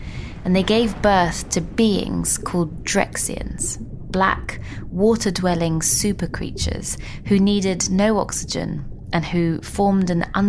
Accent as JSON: {"language": "English", "region": "London", "country": "United Kingdom", "said": "Now, I'm from London, not Bristol"}